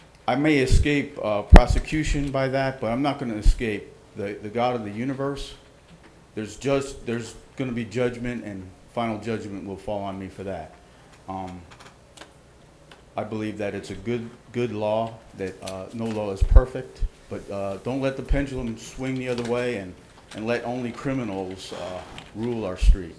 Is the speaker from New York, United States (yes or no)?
no; Reddick, Florida, United States; I'm from Reddick, 9675, 12172 Place, Reddick.